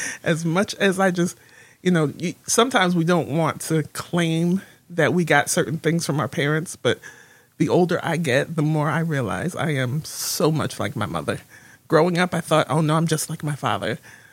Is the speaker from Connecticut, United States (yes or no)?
yes; West Haven, Connecticut, United States; I actually grew up right here in West Haven, Connecticut. Although I didn't go to school there, I went to Sacred Heart in New Haven. And then high school, I was in Milford at Laurelton Hall.